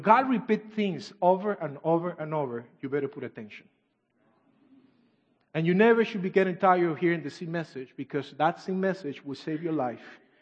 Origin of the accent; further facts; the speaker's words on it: Trinidad & Tobago; accent: British Caribbean; English is a second language; also born or lived in Venezuela; I'm not Mexican. I am actually from Venezuela, even though people don't know where is that at. That's not the south. Below Mexico, below Guatemala. It's kind of a little bit more down. And I was raised in Trinidad and Tobago, so I learned English with a British Caribbean accent